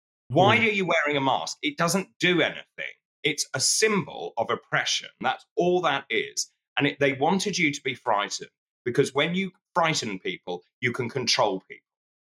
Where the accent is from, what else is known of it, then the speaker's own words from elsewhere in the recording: East of England, United Kingdom; I grew up in Suffolk near Sizewell.